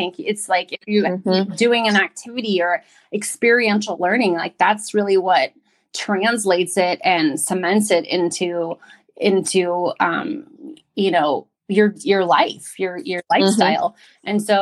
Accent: San Diego, California, United States; So, I'm just excited to be a part of helping advance that movement here in my hometown of San Diego

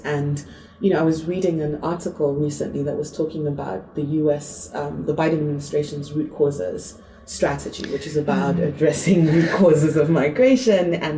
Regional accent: Zambia; also born or lived in Zimbabwe; I'm from Zambia and Zimbabwe, and my family's on both sides. I have ancestors from across the region of Southern Africa

